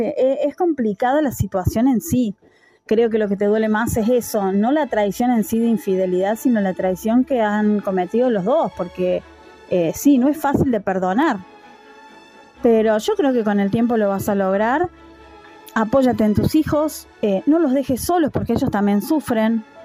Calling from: Argentina; desde Argentina

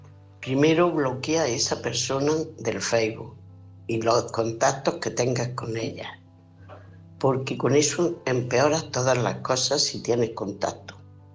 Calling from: Almería, Andalusia, Spain; Soy corresponsal de Almería.

